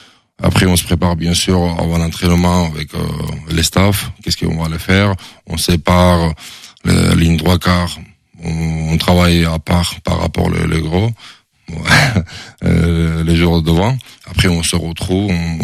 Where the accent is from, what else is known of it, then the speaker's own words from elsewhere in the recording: Georgia; French is a second language; now in France; je suis resté 12 mois chez moi, en Géorgie, je retrouvais mes amis avec qui je suis grandi.